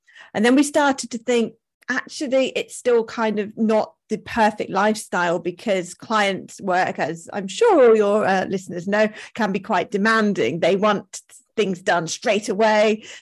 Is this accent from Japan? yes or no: no; England, United Kingdom; moved away as an adult; now in Mallorca, Spain; We're English, but last year we moved to Mallorca, Spain, because of the flexibility you get with this industry, which is amazing.